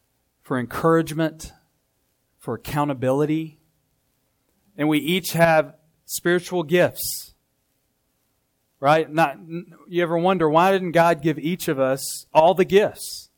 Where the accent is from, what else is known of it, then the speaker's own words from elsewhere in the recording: Alabama, United States; We're from Alabama, but when we go back, we'll go to Mount Vernon.